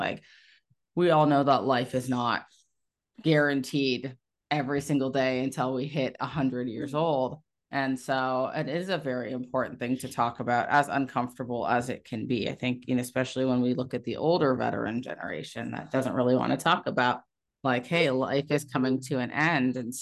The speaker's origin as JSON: {"language": "English", "region": "Iowa", "country": "United States", "said": "Yeah, I'm from Iowa originally."}